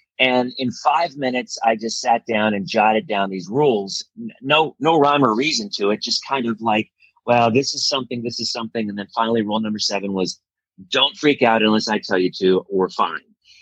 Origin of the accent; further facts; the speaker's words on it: Bellevue, Washington, United States; also born or lived in Seattle; well, I was born in Seattle. I lived in Bellevue.